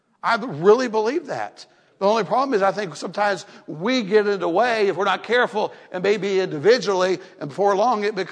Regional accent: Florida, United States; You know, I grew up in Florida. We played ball.

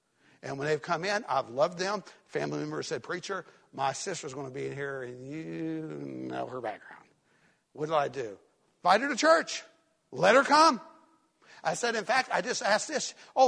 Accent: Tennessee, United States; also born or lived in Florida; I'm from Tennessee. Born in Florida, grew up in Tennessee. I'm a Tennessee fan.

